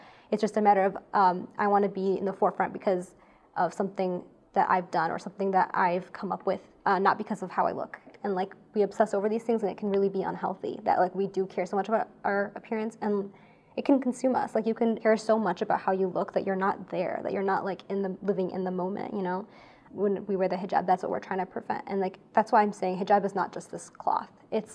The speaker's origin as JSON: {"language": "English", "country": "United States", "tie": "born or raised there", "said": "But I grew up in America, and like I wear jeans, you know"}